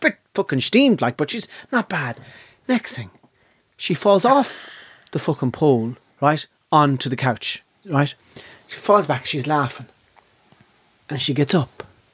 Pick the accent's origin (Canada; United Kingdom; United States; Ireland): Ireland; And being Irish... That part of your brain never closes over.